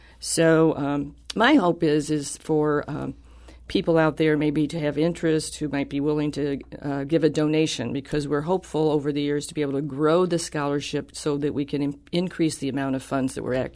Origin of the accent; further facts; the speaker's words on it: St. Louis, Missouri, United States; when I was growing up in St. Louis, our family didn't live that far away.